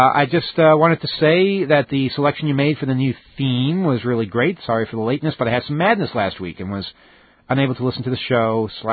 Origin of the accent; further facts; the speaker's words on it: Split, Split-Dalmatia County, Croatia; I'll be leaving for my hometown of Split, Croatia.